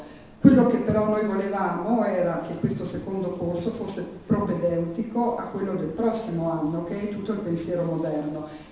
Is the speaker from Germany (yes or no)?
yes; Germany; Italian is a second language; siccome voi sapete che io sono tedesca, comincio